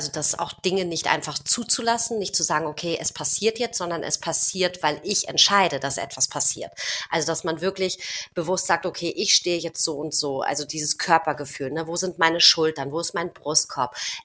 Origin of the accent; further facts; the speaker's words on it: Spain; als Spanierin mit Flamenco